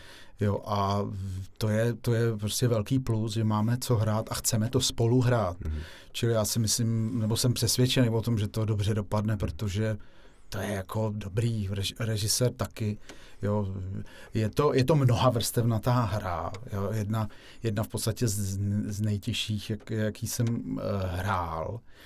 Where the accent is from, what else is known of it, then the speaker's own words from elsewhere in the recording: Písek, South Bohemian Region, Czechia; born there; Tam jsem se narodil, v Písku. Kousek od Písku mám, doposud tam vlastně bydlí moje mamka v domě.